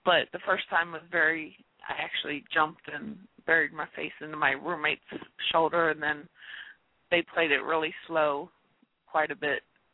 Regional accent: Ohio, United States; also born or lived in Cynthiana, Kentucky; I'm from Kentucky, Cynthiana, Kentucky, born and raised in Ohio where my son was at.

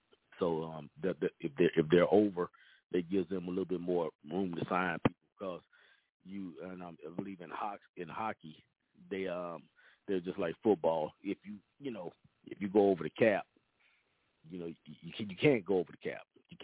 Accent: Louisiana, United States; I wish my home state, New Orleans Saints, I wish them luck tonight.

